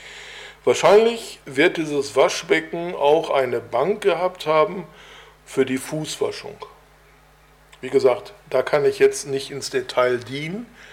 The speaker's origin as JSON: {"language": "German", "town": "Bochum", "region": "North Rhine-Westphalia", "country": "Germany", "tie": "born or raised there", "said": "Als gebürtiger Bochumer aus Nordrhein-Westfalen kenne ich selbstverständlich das Stadtwappen von Bochum."}